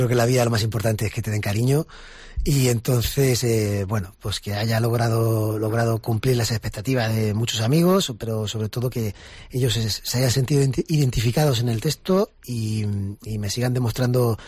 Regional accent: Castilla-La Mancha, Spain; somos manchegos y estamos donde estamos

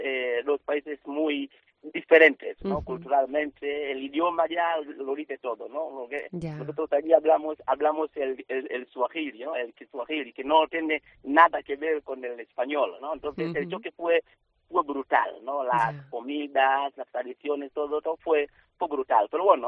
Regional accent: Tanzania; Spanish is a second language; moved away as an adult; now in Santiago; Yo soy de Tanzania, un país del este de África, ¿no? De sur de Tanzania.

